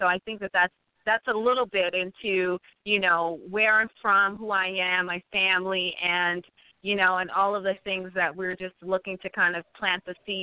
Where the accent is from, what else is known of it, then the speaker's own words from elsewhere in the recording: Chicago, Illinois, United States; now in Los Angeles, United States; I'm from Chicago and the south side of Chicago, just like Mara said. And so I'm very excited the fact to kind of have that journey to go from Chicago and then to go to college in New York and then currently living in Los Angeles.